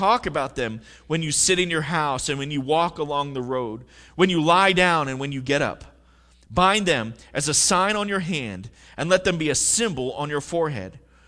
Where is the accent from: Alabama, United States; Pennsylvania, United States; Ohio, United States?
Pennsylvania, United States; I've told you before, I was born and raised in Pennsylvania.